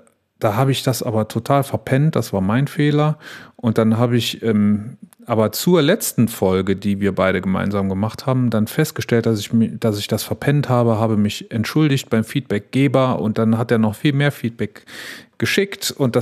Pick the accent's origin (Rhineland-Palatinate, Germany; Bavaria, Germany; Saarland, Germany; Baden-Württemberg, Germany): Saarland, Germany; Wallerfangen; Schönheit in Wallerfangen, was im schönen Saarland ist, fast an der Grenze zu Frankreich, ganz, ganz nah da, wo ich aufgewachsen bin.